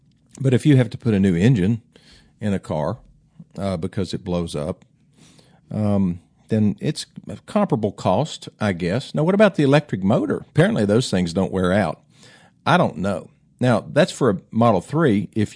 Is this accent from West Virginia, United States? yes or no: yes; West Virginia, United States; since I'm from West Virginia, I always say that.